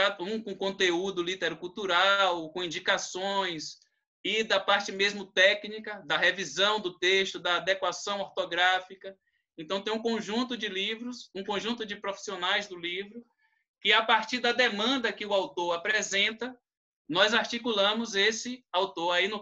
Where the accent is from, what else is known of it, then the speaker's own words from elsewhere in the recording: Cachoeira, Bahia, Brazil; eu sou de Cachoeira.